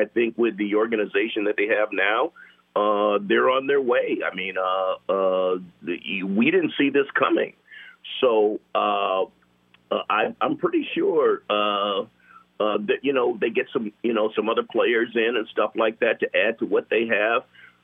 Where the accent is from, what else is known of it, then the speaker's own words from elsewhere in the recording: South Bend, Indiana, United States; now in New York, United States; And growing up in South Bend, Indiana, I mean, I love Notre Dame. I grew up right down the street from Notre Dame.